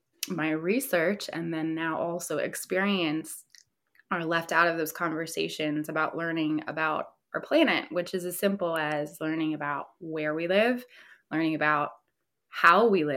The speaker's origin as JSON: {"language": "English", "region": "Pennsylvania", "country": "United States", "said": "So my husband is from Central Jersey, East Brunswick, but I'm from Western PA. So I'm from like the countryside."}